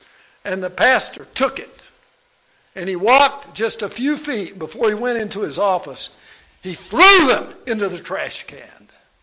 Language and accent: English; Kentucky, United States; the way I grew up having it happen when I grew up in Kentucky. And it reminded me so much of home